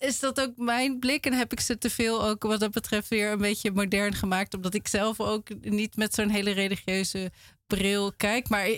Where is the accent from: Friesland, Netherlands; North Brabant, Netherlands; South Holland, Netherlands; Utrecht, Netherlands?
Utrecht, Netherlands; now in Amsterdam, Netherlands; Ik kom zelf uit Utrecht en ben in Amsterdam gaan studeren.